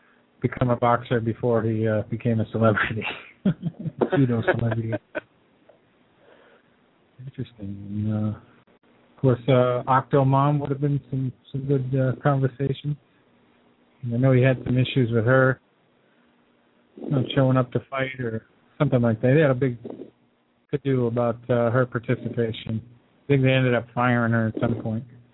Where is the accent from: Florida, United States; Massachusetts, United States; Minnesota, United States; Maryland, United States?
Massachusetts, United States; Dorchester; And he also fought in my hometown of Dorchester at a place called Freeport Hall, right around the corner from my old house, believe it or not.